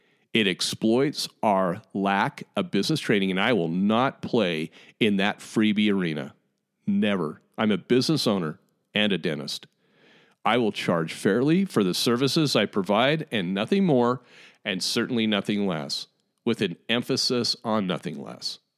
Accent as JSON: {"language": "English", "region": "Utah", "country": "United States", "said": "maybe it's just because I'm from Utah. But man, here in Utah, I hear people pronounce the word good"}